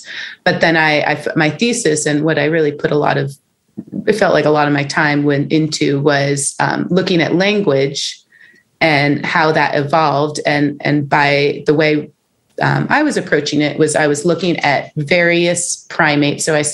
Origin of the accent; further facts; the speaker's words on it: Northeast, United States; I grew up in the Northeast.